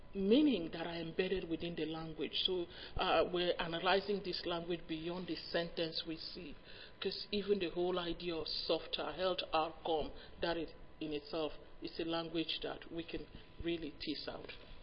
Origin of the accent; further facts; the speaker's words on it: Nigeria; now in Canada; I grew up in Nigeria and trained as a midwife in Nigeria